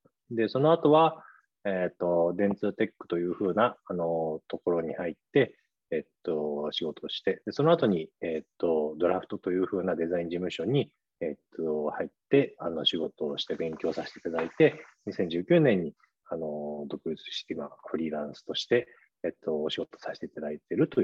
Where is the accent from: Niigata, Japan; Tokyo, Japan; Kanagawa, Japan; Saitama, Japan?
Tokyo, Japan; Mitaka; 2月に生まれて、今40歳です。で、生まれは東京の三鷹市というところで、生まれて、でそれで一人暮らしするまでずっとそこで育ちました。